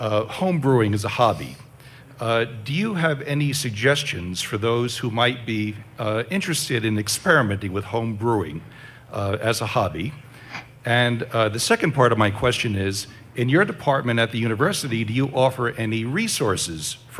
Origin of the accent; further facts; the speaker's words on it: Las Cruces, New Mexico, United States; from Las Cruces, and thank you for this wonderful presentation tonight.